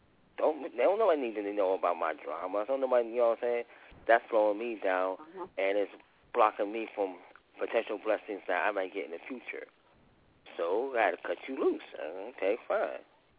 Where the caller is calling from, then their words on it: Pittsburgh, Pennsylvania, United States; This is that fella … I'm calling from Hazelwood Section of Pittsburgh.